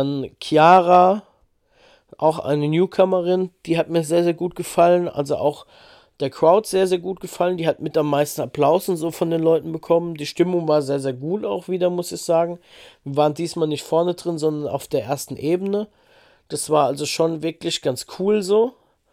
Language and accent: German; Darmstadt, Hesse, Germany; ich bin ja aus der Nähe von Darmstadt, bin ja in Darmstadt auch geboren und da, wo ich wohne, im Odenwald